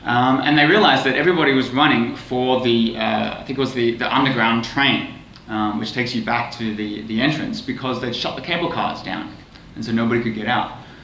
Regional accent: Australia; accent: Australian; also born or lived in United Kingdom; now in Hong Kong; My parents are from Hong Kong, but I was born in the UK and I grew up in Australia. Now I'm back in Hong Kong.

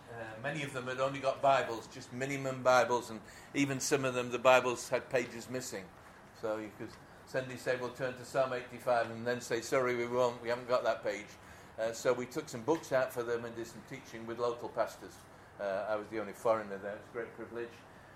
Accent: England, United Kingdom; now in Edinburgh, United Kingdom; we're based in Edinburgh now, though I'm not from Scotland. I'm from England

